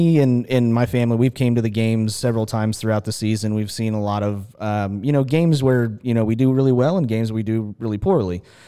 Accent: Wichita, Kansas, United States; since watching minor league baseball for me in my hometown in Wichita.

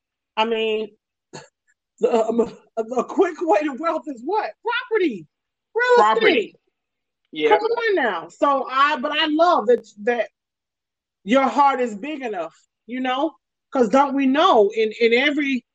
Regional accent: Daytona, Florida, United States; goal for me is to come back home and buy some property, or at least start a business somewhere in my hometown. Like

